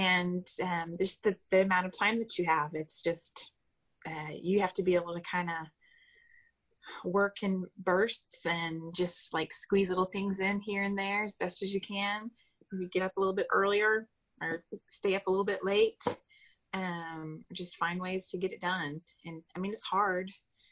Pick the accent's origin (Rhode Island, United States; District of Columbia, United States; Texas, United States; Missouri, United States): Texas, United States; Colleyville; And this happened to be Isis Star Dancer Studio in Bedford, which is the neighboring city to where I grew up in Colleyville.